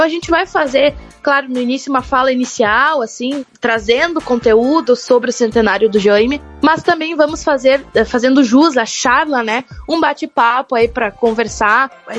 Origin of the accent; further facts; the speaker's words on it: Carazinho, Rio Grande do Sul, Brazil; now in Passo Fundo, Brazil; Eu sou natural de Carazinho, hoje moro em Passo Fundo, a fim de trabalho e estudo, né?